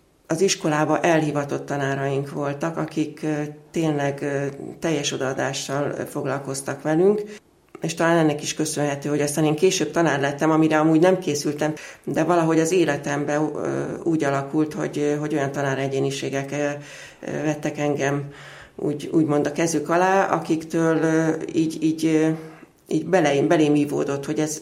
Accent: Óbuda, Budapest, Hungary; Nagyon szerető családba születtem Óbudán. Egyszerű emberek voltak a szüleim, irodában dolgoztak, és egy nővérem van. Óbudán egy emeletes házba laktunk

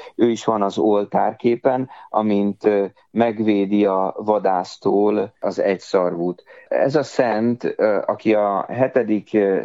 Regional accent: Pécs, Baranya, Hungary; én születésem óta pécsi vagyok

